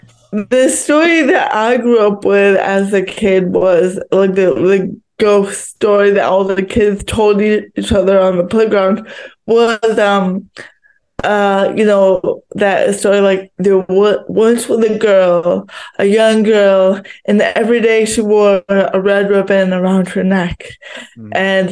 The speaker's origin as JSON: {"language": "English", "town": "Paris", "region": "Île-de-France", "country": "France", "said": "Actually, I'm from Paris."}